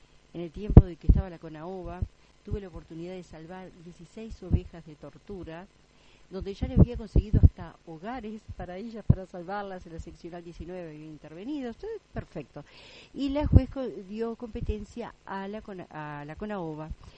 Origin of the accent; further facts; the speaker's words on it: Uruguay; nuestros derechos como ciudadanos uruguayos están siendo pisoteados